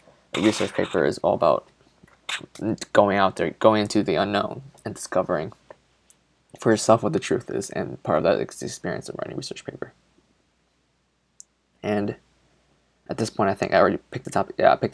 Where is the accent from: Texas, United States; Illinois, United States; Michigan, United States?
Illinois, United States; Naperville; I come from Naperville. Went to high school, Naperville Central High School.